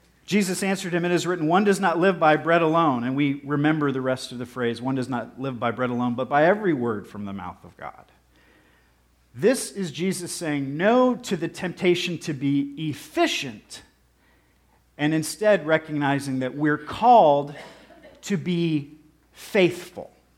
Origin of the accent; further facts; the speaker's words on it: Dayton, Ohio, United States; And I think that started when I was growing up in Dayton, Ohio, because I would drive along I-70